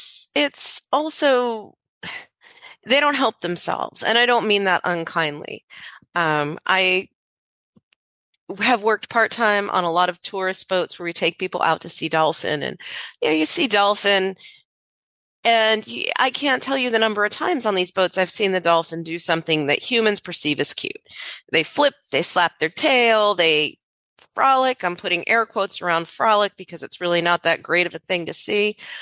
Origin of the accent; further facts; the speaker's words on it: Florida, United States; but when I was growing up in Florida, definitely not a regular sighting at all.